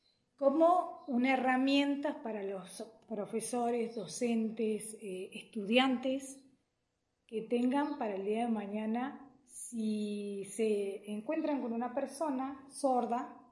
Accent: Ingeniero Jacobacci, Río Negro, Argentina; Soy nacida y criada aquí en Jacobacci.

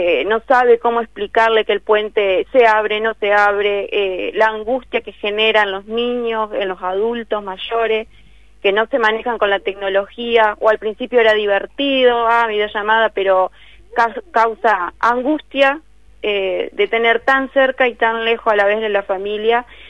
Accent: Uruguay; now in Concepción del Uruguay, Argentina; Mi esposo y yo somos uruguayos y vivimos acá. Vinimos a estudiar y nos radicamos acá en Concepción del Uruguay.

